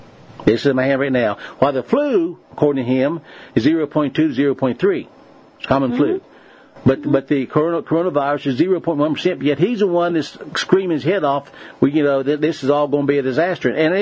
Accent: Monterville, West Virginia, United States; I was born and raised in Monterville, West Virginia. A little coal mining camp. I literally born there, a little three-room, four-room shack. It's still there.

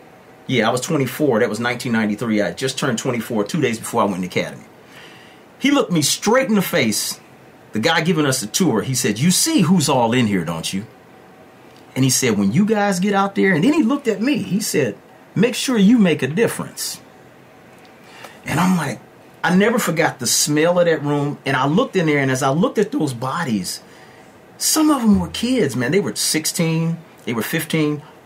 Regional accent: Detroit, Michigan, United States; I'm from Detroit. There ain't no white people shooting black folks up there.

